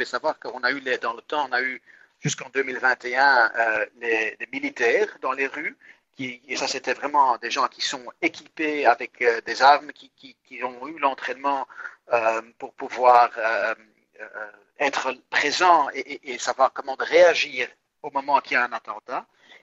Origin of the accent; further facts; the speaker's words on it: Flanders, Belgium; moi je ne suis pas Israélien, moi je suis belge, je suis flamand.